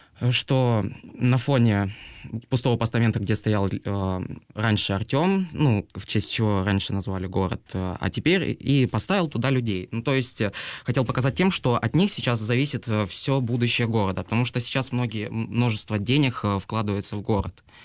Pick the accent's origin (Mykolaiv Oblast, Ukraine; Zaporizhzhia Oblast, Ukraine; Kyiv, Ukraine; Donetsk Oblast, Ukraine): Donetsk Oblast, Ukraine; Horlivka; сейчас уже обучаюсь в Горловском инъязе иностранных языков, ну, который тоже переехал в Бахмут с Горловки. Вот, и сам я тоже из Горловки.